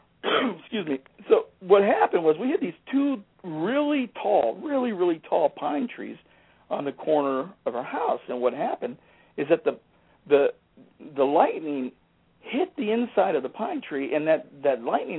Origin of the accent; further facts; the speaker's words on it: California, United States; also born or lived in Mississippi; I'm from California. California, we don't have tornadoes, at least we didn't used to.